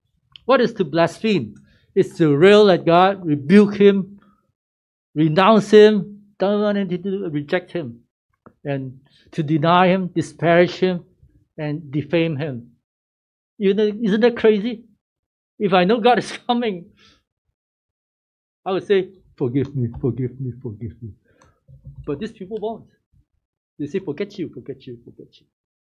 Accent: Malaysia; Because I was from Malaysia. Anything is hot, you just cannot stand it. We wear very little in Malaysia, can you believe it?

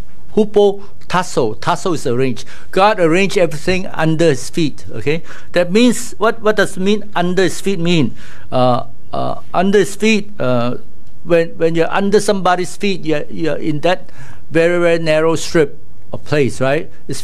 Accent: Malaysia; For Chinese, I don't know about you, when I grew up in Malaysia in the 60s, okay, revealing my age now

